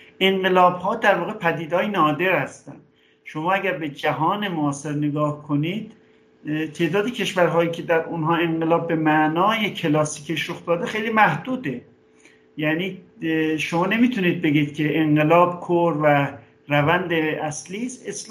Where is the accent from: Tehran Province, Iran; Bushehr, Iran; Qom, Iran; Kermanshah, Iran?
Qom, Iran; born there; متولد شهر قم، در یه خانواده مذهبی روحانی متولد شدم.